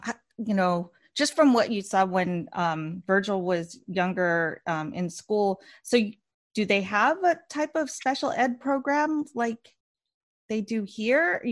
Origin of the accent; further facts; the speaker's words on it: Philippines; I mean, I'm Filipino, so I understand what Millie's talking about.